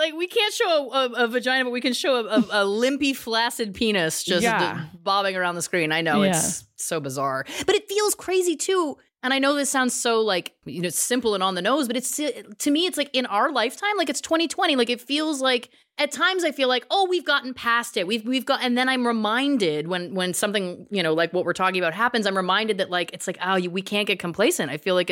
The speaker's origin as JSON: {"language": "English", "country": "Canada", "said": "I'm Canadian and I was in Toronto in the comedy world"}